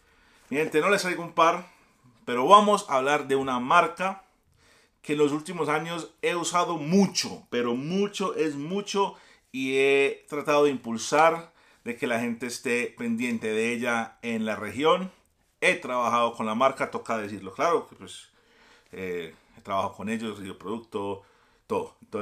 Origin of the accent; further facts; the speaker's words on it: United States; yo me crié en Estados Unidos, entonces tengo como una perspectiva un poco distinta